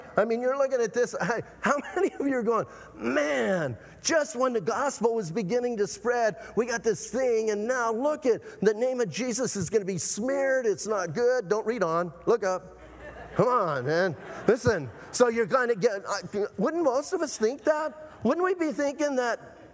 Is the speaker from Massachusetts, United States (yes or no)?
no; Bisbee, Arizona, United States; I'm from Bisbee, right? Planted a church in Bisbee, got saved in Bisbee.